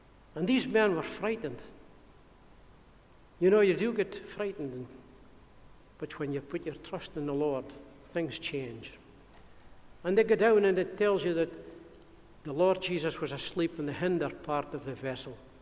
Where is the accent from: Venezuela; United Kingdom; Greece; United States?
United Kingdom; Gardenstown, Scotland; now in Fraserburgh, United Kingdom; I said, well, we live in Fraserburgh, but I'm really a gamer loon. I come from Gardenstown, and I know Irene White very well, but we moved to Fraserburgh just a few years ago.